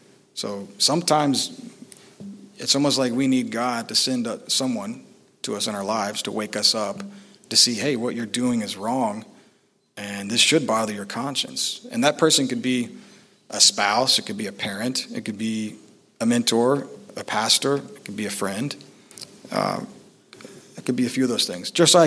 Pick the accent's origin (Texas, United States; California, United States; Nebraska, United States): Texas, United States; I'm from Texas originally, saw a lot of cattle being branded.